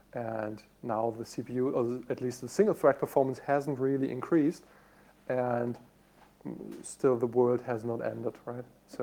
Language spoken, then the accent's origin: English; North Rhine-Westphalia, Germany; English is a second language; So I'm from Nordrhein-Westfalen, which technically also belongs to the poorer part of Germany